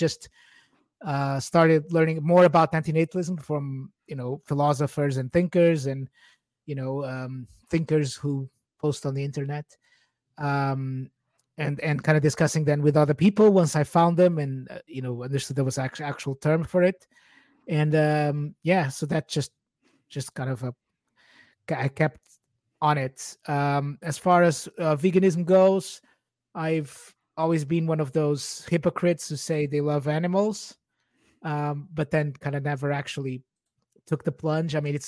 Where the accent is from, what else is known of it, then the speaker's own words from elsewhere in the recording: Portugal; English is a second language; now in United Kingdom; I'm originally from Portugal. I've been living in the UK for 17 years now, so I'm kind of culturally almost fully anglicized by now